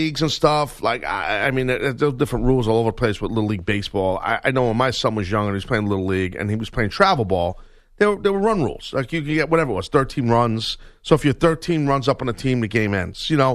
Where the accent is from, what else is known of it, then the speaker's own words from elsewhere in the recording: United States; And it's not just because we're American.